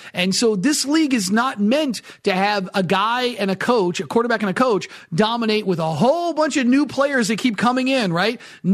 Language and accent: English; New England, United States; and I grew up in New England, I know this. I got a lot of friends who are still there.